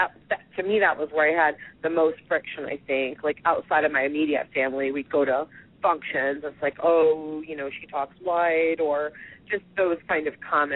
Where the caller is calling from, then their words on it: Cherry Hill, New Jersey, United States; I'm calling from Cherry Hill, New Jersey, just outside of Philadelphia.